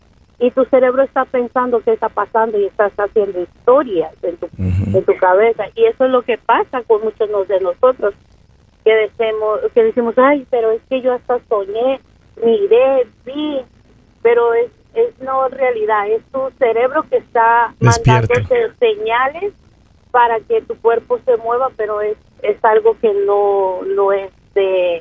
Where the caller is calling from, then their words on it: Rehoboth Beach, Delaware, United States; De Rehoboth.